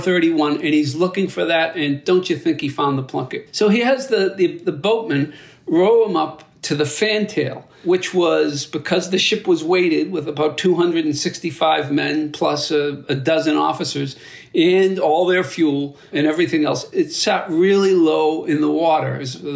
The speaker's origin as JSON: {"language": "English", "town": "Quincy", "region": "Massachusetts", "country": "United States", "tie": "born or raised there", "said": "When I was a kid growing up in Quincy, Massachusetts, just outside Boston"}